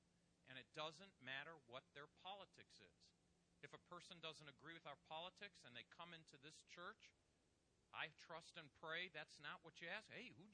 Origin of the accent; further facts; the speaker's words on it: United States; I hope you're passionate about, as an American, I hope you're passionate about what you believe